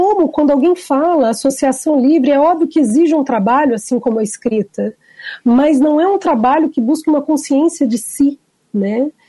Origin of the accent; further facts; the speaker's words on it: Brasília, Federal District, Brazil; Eu sou de Brasília, e aqui em Brasília, quando eu estava no mestrado, logo recém-formada